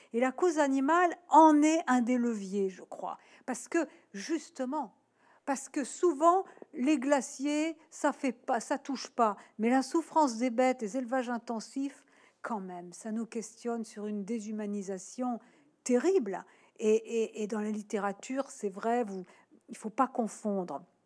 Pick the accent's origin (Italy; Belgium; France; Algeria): France; Nouvelle-Aquitaine; born there; moi, je suis née en Charente, hein, donc évidemment, Dordogne, c'est pas loin.